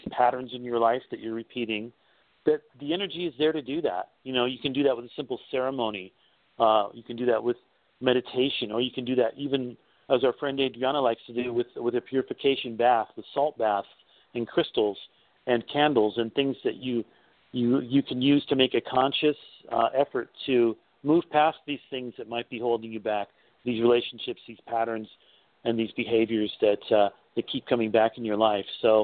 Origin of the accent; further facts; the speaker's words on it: Alaska, United States; now in Ohio, United States; You know, I grew up in Alaska, so I didn't have a lot of connection with sports teams other than the Seattle Seahawks, maybe because they were geographically closer, you know. So, when I came here to Ohio